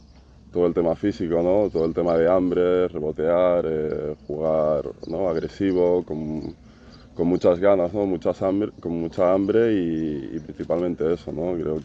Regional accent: Galicia, Spain; yo también soy de Galicia y ya hemos estado unos días en Coruña

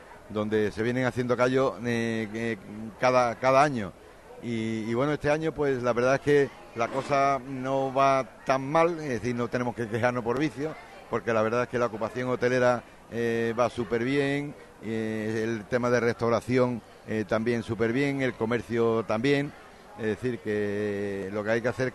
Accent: Torremolinos, Andalusia, Spain; Yo soy nativo de Torremolinos, como bien sabe, nací en la calle San Miguel

